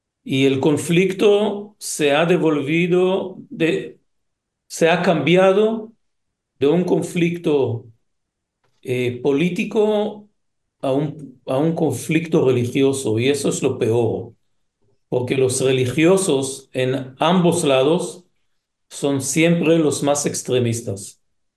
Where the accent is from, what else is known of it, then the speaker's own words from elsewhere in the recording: Israel; nosotros somos judíos israelíes y vivimos en el Medio Oriente, dentro de un lugar que está rodeado por árabes, por musulmanos